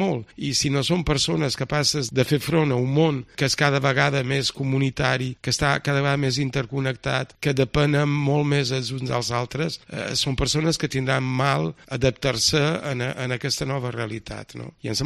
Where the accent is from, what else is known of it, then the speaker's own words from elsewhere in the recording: Caló, Catalonia, Spain; quan jo era petit a Caló sortíem amb una rodiola a demanar.